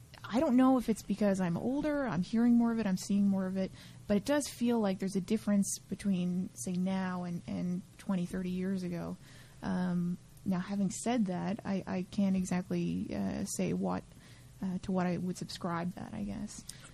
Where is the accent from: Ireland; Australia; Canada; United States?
Canada; St. John's, Newfoundland and Labrador; because I grew up in St. John's